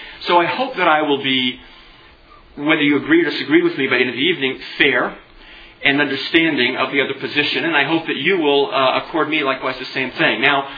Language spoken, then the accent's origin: English; Harlingen, Texas, United States; born there; But I want you to know I'm a Southern. I was born in Harlingen, Texas, which is down near the Rio Grande. My dad was at an Air Force base there.